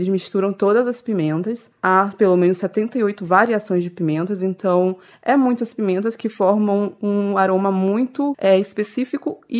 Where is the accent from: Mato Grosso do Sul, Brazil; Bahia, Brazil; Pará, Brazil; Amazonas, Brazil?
Amazonas, Brazil; E lá na minha região, que é Alto Rio Negro, é muito usado